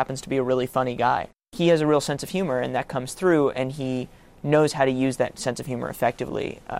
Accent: New York City, New York, United States; I grew up in New York City, so I used to go to amateur nights and do stand-up.

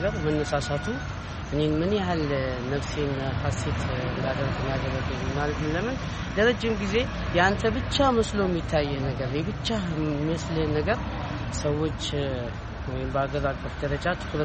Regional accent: Dire Dawa, Ethiopia; ከዚራ ውስጥ ድሮ ተወልደን ያደግንበት አካባቢ ምንም ፀሐይ መጥቶን አያውቅም።

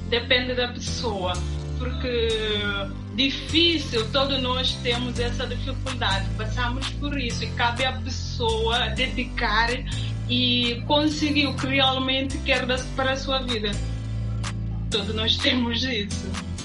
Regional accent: Guinea-Bissau; Eu pretendo ir a Guiné-Bissau fazer uma coisa para contribuir para o meu país também.

